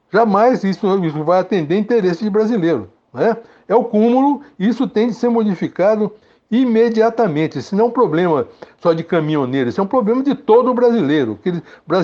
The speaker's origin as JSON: {"language": "Portuguese", "country": "Brazil", "said": "Quem tem de desenvolver o Brasil somos nós, brasileiros, e que temos de defender as nossas coisas, os nossos recursos naturais."}